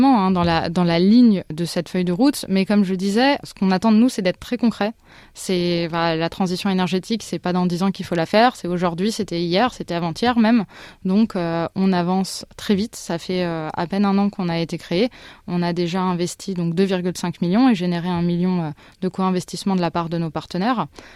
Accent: France; on est français

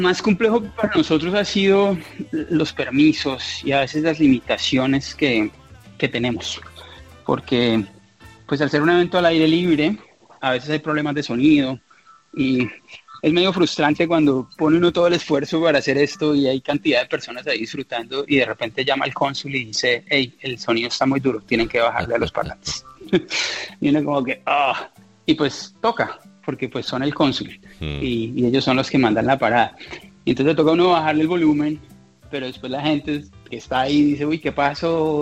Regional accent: Cali, Valle del Cauca, Colombia; yo pues como caleño, es un honor tremendo

